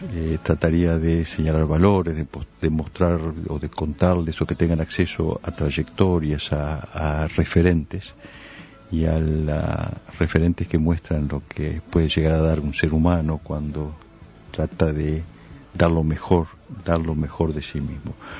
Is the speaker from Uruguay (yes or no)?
yes; Uruguay; Es una frase profunda y creo que nos marcó como uruguayos